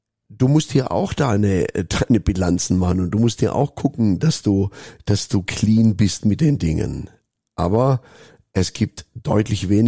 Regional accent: Germany; now in Switzerland; Ja, weil ich bin ja Deutscher, lebe in der Schweiz, lebe hier gerne

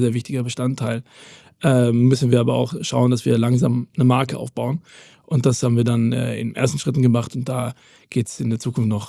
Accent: Belgium; Ich bin Belgier

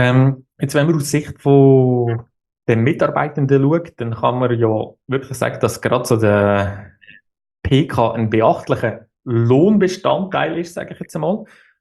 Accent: Switzerland; bei uns in der Schweiz ist ja die Zweizeile oder eben BVG das Instrument, auf das wo Unternehmen Einfluss haben.

